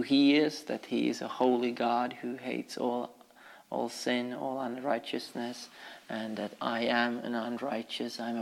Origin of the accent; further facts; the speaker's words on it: Finland; I grew up in Finland, born here, and I did not grow up in a Christian family